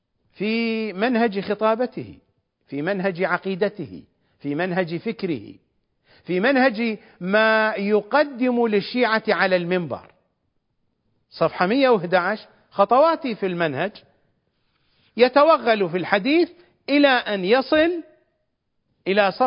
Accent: Iraq; accent: Iraqi; السباريت في لهجتنا الشعبية العراقية السرابيت، بالضبط

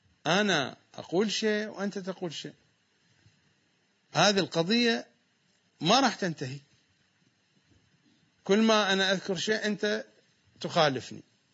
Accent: Iraq; هناك عندنا في العراق ألفاظ كثيرة في اللهجة الدارجة ليس لها أصل عربي

